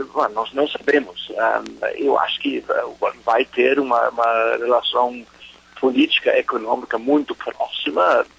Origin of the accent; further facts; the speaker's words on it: Germany; Portuguese is a second language; also born or lived in England; eu sou alemão, mas eu morei 15 anos na Inglaterra.